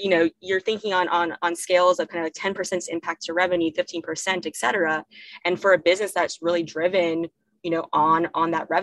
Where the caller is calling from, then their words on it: New York City, New York, United States; New York City, a little phone booth here.